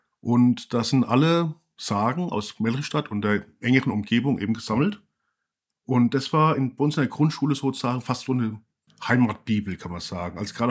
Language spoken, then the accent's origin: German; Bavaria, Germany; Also, ich komme aus dem Landkreis Rhön-Grabfeld in Unterfranken.